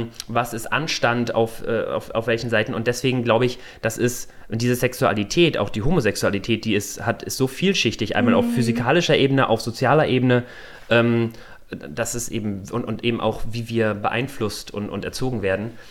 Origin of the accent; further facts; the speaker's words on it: Mecklenburg-Vorpommern, Germany; ich bin Mecklenburger